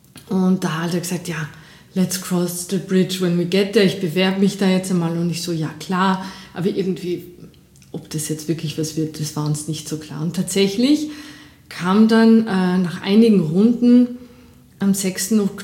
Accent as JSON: {"language": "German", "region": "Salzburg", "country": "Austria", "tie": "born or raised there", "said": "Ich bin im Pinzgau aufgewachsen, bin Halbfranzösin."}